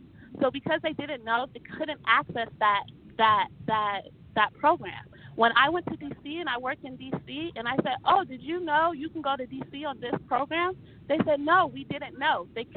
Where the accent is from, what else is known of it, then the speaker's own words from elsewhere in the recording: Livermore, California, United States; I am from Livermore, California. We were the only black people from the city that we are from. I went to all white schools. I was the only black girl.